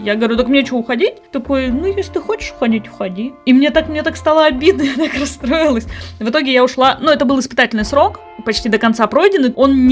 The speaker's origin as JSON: {"language": "Russian", "town": "Irkutsk", "region": "Irkutsk Oblast", "country": "Russia", "said": "Чтобы вы понимали, я из Иркутска. В Иркутске не то чтобы очень классно с работой."}